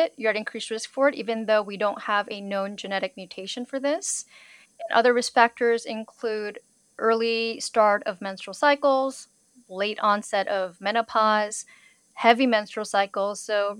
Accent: California, United States; I grew up in Southern California, did my training at Chicago Medical School

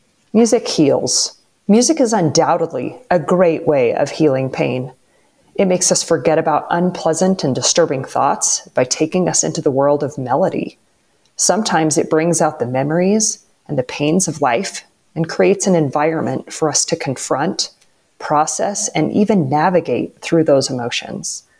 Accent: Farmington, New Mexico, United States; I grew up in Farmington, and I came back 20 years ago to open a Suzuki violin school.

